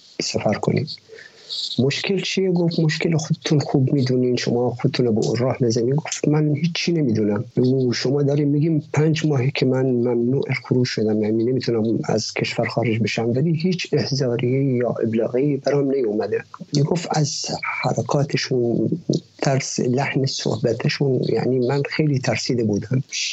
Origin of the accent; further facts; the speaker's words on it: Ahvaz, Khuzestan, Iran; من از اهواز اومدم دیگه، نمیدونم منظورتون چی اهوازی هست. آره من اهواز، ساکن اهوازم و از اهواز اومدم. عربی ها؟ گفتیم بله من عربم.